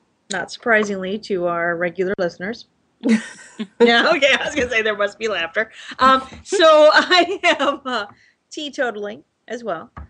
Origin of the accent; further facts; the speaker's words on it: England, United Kingdom; We're English people.